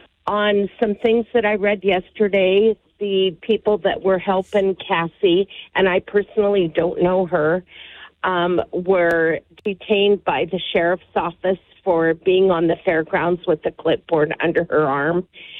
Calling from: Billings, Montana, United States; I'm calling from Billings

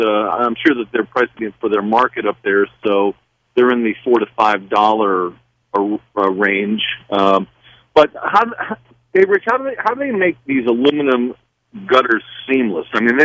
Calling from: Maryland, United States; Actually, I'm calling from Maryland.

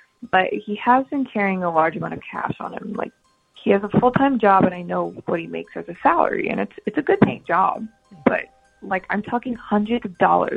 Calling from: Virginia Beach, Virginia, United States; from Virginia Beach.

